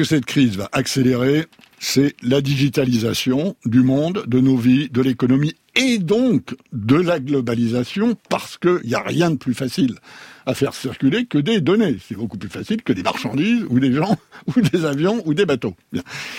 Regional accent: France; Je suis français et européen

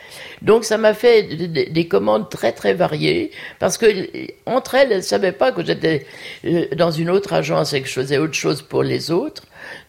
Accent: Geneva, Switzerland; moved away; quand j'ai quitté Genève, ma ville d'où je venais, là, ma cousine m'avait dit, va à New York, je connais quelqu'un qui fait de la photo.

